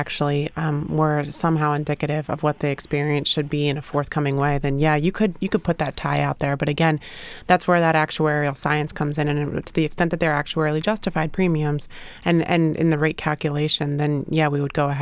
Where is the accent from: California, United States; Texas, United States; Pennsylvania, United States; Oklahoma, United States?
Pennsylvania, United States; Chambersburg; I grew up in Chambersburg and have family in Bedford